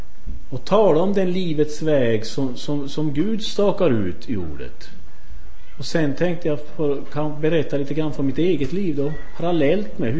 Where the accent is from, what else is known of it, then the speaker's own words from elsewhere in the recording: Sweden; och kommer från Sverige. Jag kommer nu sist ifrån Södertälje-trakten.